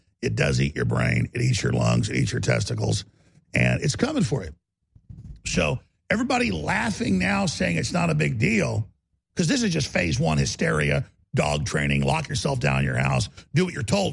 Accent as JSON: {"language": "English", "town": "Dallas", "region": "Texas", "country": "United States", "tie": "born or raised there", "said": "I grew up in Dallas and all the underground parking garages said, this is your nuclear fallout shelter."}